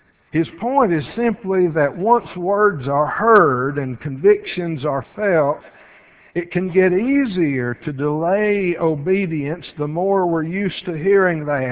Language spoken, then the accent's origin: English; United States; And I'm American. I'm an American.